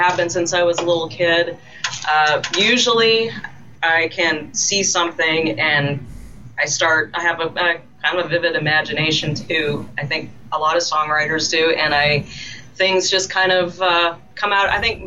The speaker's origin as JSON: {"language": "English", "town": "Calgary", "region": "Alberta", "country": "Canada", "said": "And I said, oh, we're from Canada. Because you could say Calgary, and a lot of times people would be like, what state is that in?"}